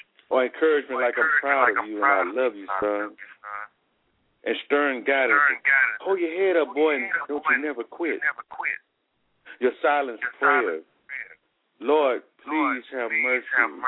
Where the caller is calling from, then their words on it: Athens, Alabama, United States; I'm calling from Athens, Alabama.